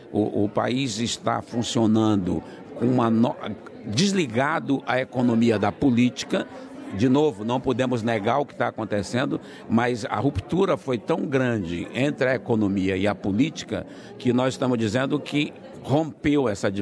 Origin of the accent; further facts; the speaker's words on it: Acre, Brazil; now in Brasília, Brazil; Eu sou do Brasil, mas do Acre, de um estado pequeno que fica no norte do Brasil. Tenho meus negócios no Acre, mas moro em Brasília, moro em São Paulo, moro no Rio de Janeiro e em Brasília